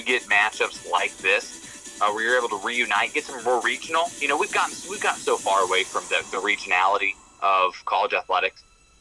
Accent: Kansas City, United States; I'm from Kansas City. I know how it rolls.

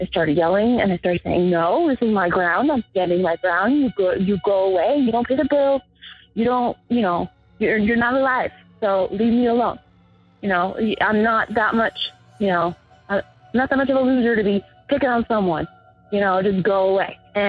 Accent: Phoenix, Arizona, United States; I'm from Phoenix, Arizona.

